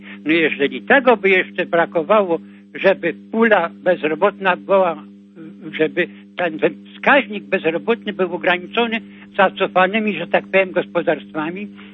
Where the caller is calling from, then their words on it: Kraków, Lesser Poland, Poland; Ja z Krakowa